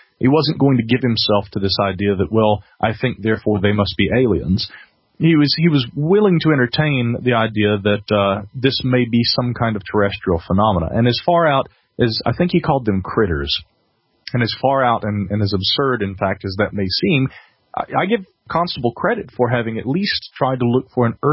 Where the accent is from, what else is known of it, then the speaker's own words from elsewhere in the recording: Asheville, North Carolina, United States; here in my hometown of Asheville.